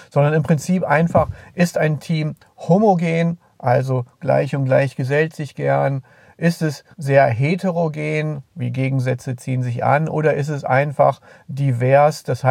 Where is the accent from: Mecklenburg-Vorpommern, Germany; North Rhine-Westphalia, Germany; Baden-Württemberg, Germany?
North Rhine-Westphalia, Germany; Bei uns im Ruhrgebiet oder am Niederrhein, wo ich bin